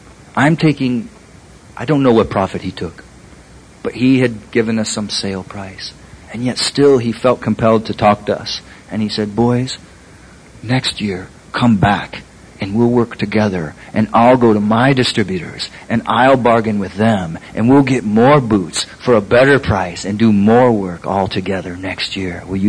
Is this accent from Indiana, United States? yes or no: yes; Indianapolis, Indiana, United States; now in Colorado, United States; When I was a young person, though I live in Colorado now, I grew up in Indianapolis.